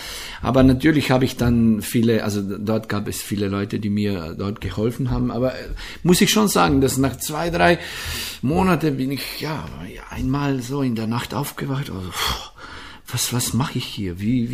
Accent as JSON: {"language": "German", "town": "Radlje ob Dravi", "region": "Carinthia", "country": "Slovenia", "tie": "born or raised there", "also_born_or_lived": "Paris, France", "said": "ich komme aus Radlje. Dann habe ich meine Mittelmusikschule in Maribor gemacht und dann mit 18 Jahren nach Graz gegangen. Habe ich in Graz studiert, habe ich, ja, sozusagen fast 10 Jahre war ich tätig in Graz."}